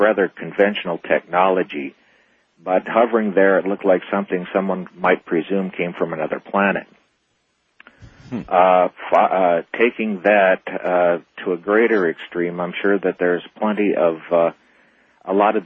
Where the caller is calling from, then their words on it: Phoenix, Arizona, United States; Yeah, hi, fellas. I'm calling from Phoenix, listening to KFYI 550 AM.